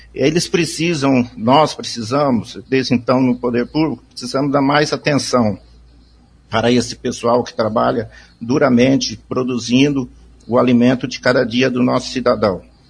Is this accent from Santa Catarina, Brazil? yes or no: no; Maringá, Paraná, Brazil; born there; a gente é filho de pioneiros, nasci em Maringá, sou da comunidade Guerra, sou um produtor rural.